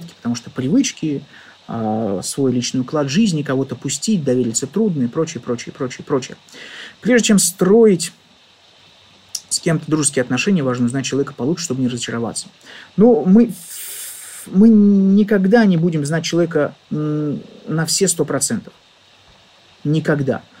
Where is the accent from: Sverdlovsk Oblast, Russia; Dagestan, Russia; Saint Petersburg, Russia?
Saint Petersburg, Russia; Мне почти 39, я из Санкт-Петербурга.